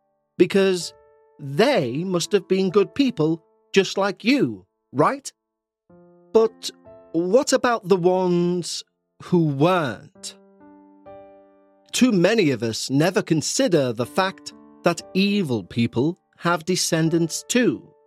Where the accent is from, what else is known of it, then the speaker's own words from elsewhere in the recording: west of Ireland, Ireland; from the west of Ireland who's had numerous paranormal encounters throughout my life.